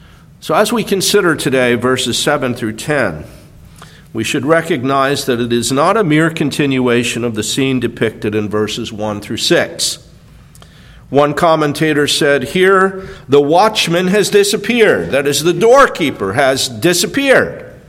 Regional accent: New Jersey, United States; Back in March of 2006, back in New Jersey, my home state, I went on a four-mile walk with a friend

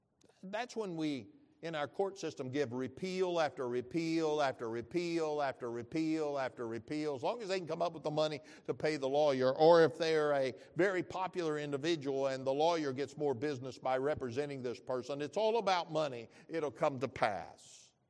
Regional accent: Arkansas, United States; Years ago when I was growing up in Arkansas, that was the method of capital punishment, an electric chair at the state prison.

